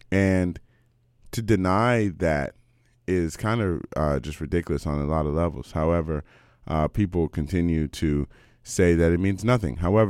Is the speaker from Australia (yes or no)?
no; United States; nobody's going to get up here to shame them like I'm an American, you know?